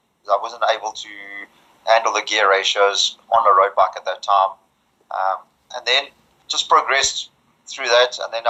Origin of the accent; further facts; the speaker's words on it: Durban, KwaZulu-Natal, South Africa; Yeah, I was born and grew up mainly in Durban, up until about 1980-81